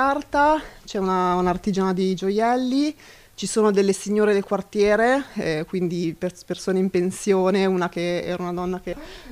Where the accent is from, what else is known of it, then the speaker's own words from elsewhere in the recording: Milan, Lombardy, Italy; Io sono di Giambellino, sì, no